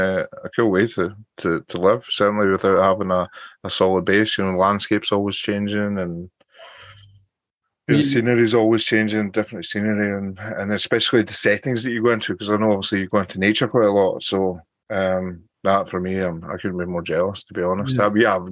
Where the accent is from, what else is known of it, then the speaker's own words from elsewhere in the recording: Spain; I grew up a bit in Spain